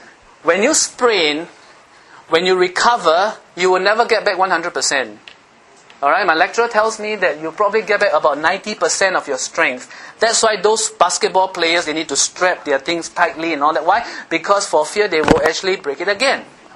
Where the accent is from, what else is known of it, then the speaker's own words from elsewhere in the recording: Philippines; That's why I'm a Filipino today.